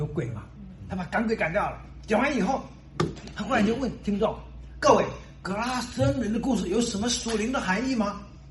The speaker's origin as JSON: {"language": "Chinese", "country": "China", "said": "我们中国人就很佩服这个"}